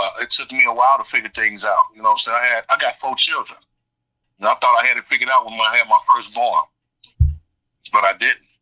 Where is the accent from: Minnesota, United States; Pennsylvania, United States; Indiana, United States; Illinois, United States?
Illinois, United States; Chicago; now in California, United States; Well, first of all … Born and raised in Chicago, Illinois. Landed out in California, November 13, 2018.